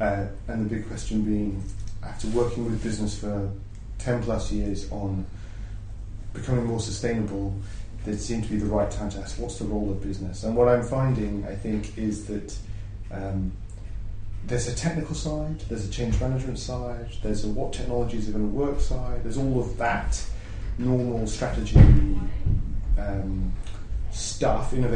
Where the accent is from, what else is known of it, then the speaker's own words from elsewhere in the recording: South East England, United Kingdom; born there; also born or lived in Halifax, West Yorkshire; was born in Halifax, or I should say Alifax, in West Yorkshire, in the north of England. We moved down to Kent when I was about 8, which is why I lost my accent. Some people might be able to hear some short A's.